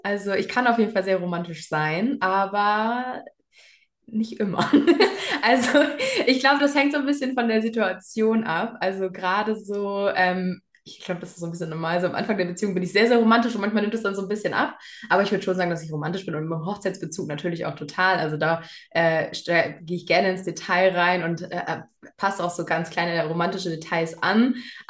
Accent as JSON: {"language": "German", "region": "Hamburg area", "country": "Germany", "said": "Hauptsache ist natürlich vor allem auch in Hamburg. Da komme ich aus der Nähe her."}